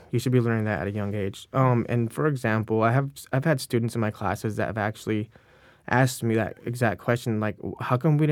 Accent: United States; I grew up on San Pascual Res, and we brought up in the culture and traditions and, like, singing our songs, praying to the creator, Maha, and all what we believe in, and walking that road

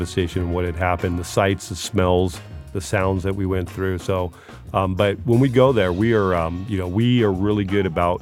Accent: Los Angeles, California, United States; I grew up in Los Angeles, so I know what big buildings and skyscrapers are like.

